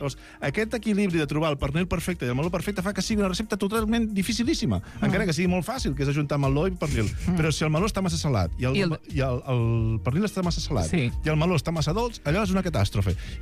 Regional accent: Barcelona, Catalonia, Spain; Sempre sóc de Sants?

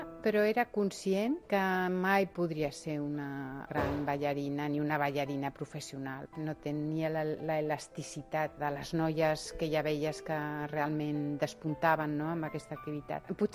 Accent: Barcelona, Catalonia, Spain; born there; soc nascuda aquí a Barcelona, soc metge i em dedico a la docència i a la investigació a la Facultat de Medicina d'aquí mateix, de Barcelona. Tinc 60 anys.

